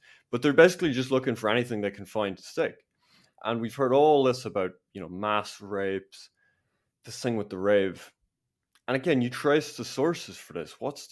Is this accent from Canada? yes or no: no; Ireland